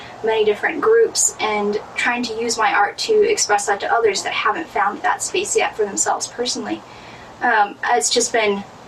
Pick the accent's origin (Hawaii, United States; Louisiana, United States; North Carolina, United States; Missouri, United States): Hawaii, United States; I have the cultural practices and kind of social cues of a Polynesian because I grew up in Hawaii, and then I'm Mormon.